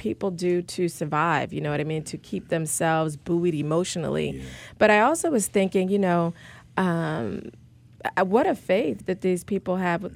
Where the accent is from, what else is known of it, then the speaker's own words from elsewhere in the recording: Charleston, South Carolina, United States; The 9 people, they're known as the Charleston 9. And as many regular listeners know, that's my hometown.